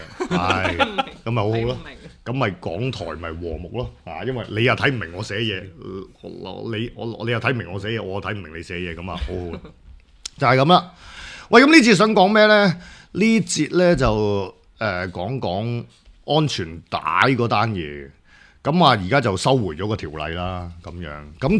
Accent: Hong Kong; 你哋而家嘅政治鬥爭咧好激烈，我哋香港人咧係明白嘅。

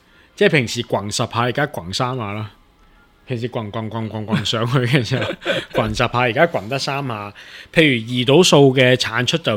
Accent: Hong Kong; 但我们香港人理解的西餐是这么吃的嘛

